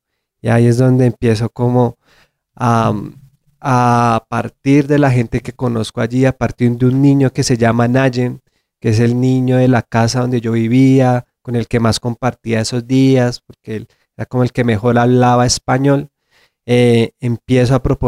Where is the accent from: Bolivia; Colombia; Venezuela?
Colombia; Yo soy como el colombiano que más ha durado allá en estos campamentos